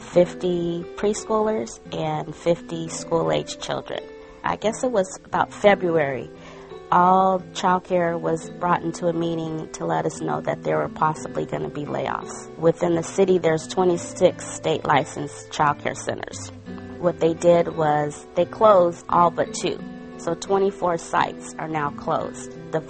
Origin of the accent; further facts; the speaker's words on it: California, United States; I'm from Southern California.